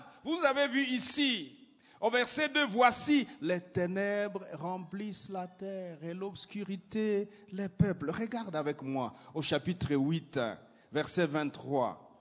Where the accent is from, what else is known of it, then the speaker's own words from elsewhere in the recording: Goma, North Kivu, DR Congo; Je suis un petit monsieur de Goma. Je suis né à Birere, à la petite barrière.